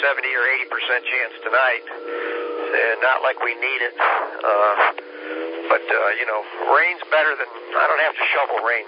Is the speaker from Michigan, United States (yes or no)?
yes; Michigan, United States; moved away as an adult; Well, I grew up in Michigan. I've been down here about 26 years or so.